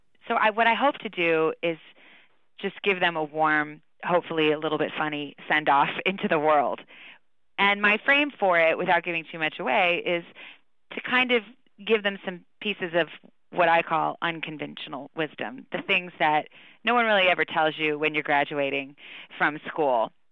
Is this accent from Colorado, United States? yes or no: no; Tucson, Arizona, United States; So I grew up in Tucson. I wasn't born there, but we moved to Tucson when I was about 3 years old. So Tucson is my home.